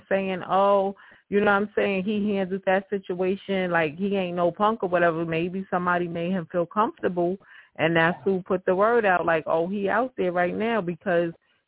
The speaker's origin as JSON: {"language": "English", "town": "Brooklyn", "region": "New York", "country": "United States", "said": "I'm from Brooklyn."}